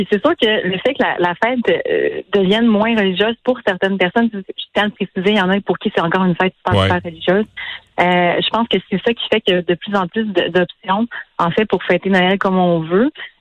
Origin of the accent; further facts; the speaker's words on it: Quebec, Canada; notre ADN en tant que Québécois